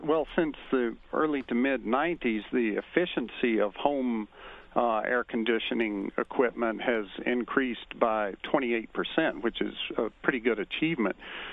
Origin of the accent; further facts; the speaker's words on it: Georgia, United States; born there; now in Salina, United States; No, I was born in near Atlanta, Georgia, but I live in Kansas now. I've lived in Kansas for a long time now